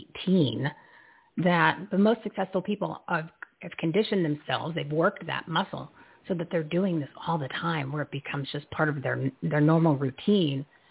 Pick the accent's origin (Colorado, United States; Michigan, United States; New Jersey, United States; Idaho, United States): New Jersey, United States; I'm from New Jersey, so I was like, oh, he's one of me. He's one of my peeps from the tri-state area.